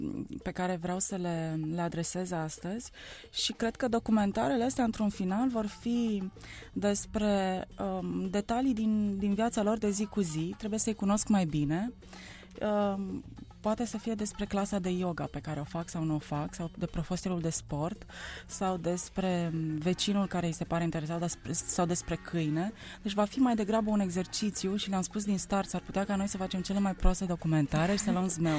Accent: Arad, Arad County, Romania; nimic altceva în orașul meu natal, Arad, nu m-a provocat

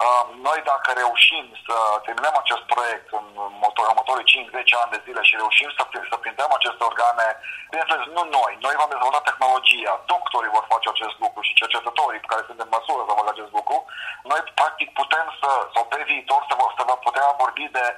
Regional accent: Romania; În primul rând suntem români, nu suntem numai timișoreni, suntem români, suntem din toată țara, din Brașov, din Turbeta, Zurnul Severin, din Oradea, din Timișoara, din Cluj.

